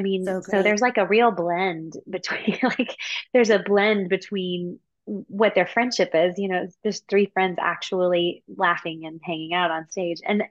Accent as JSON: {"language": "English", "region": "Texas", "country": "United States", "tie": "born or raised there", "said": "I had horses growing up. I grew up in Texas. So it was a lot of like outdoorsy things."}